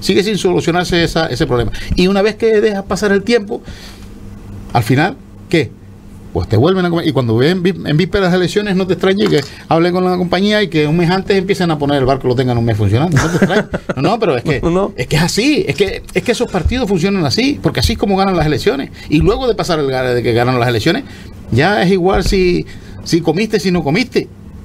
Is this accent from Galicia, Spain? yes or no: no; Canary Islands, Spain; somos todos los majoreros.